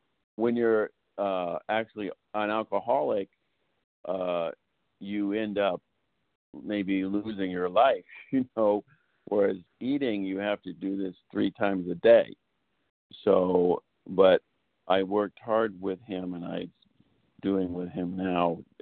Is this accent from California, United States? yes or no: yes; California, United States; California.